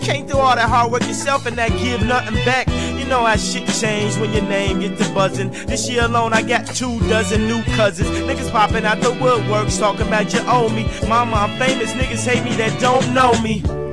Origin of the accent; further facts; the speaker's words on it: Chicago, Illinois, United States; I'm like, yo, but I'm from Chicago too.